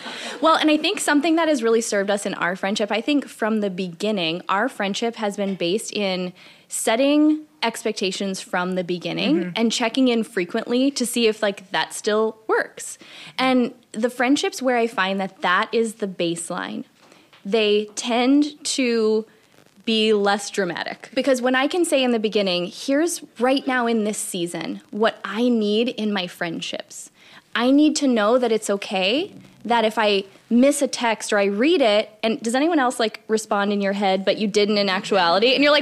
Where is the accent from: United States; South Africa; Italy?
United States; Midwest; But it's to know that, and we're both from the Midwest.